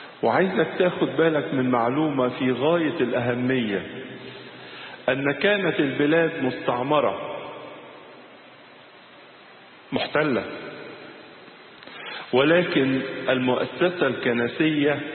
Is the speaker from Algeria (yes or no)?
no; Egypt; وكنيسة مصر كنيسة صامدة وكنيسة مستقلة، وده فخر لينا كمصريين، وأيضا فخر لمصر كبلد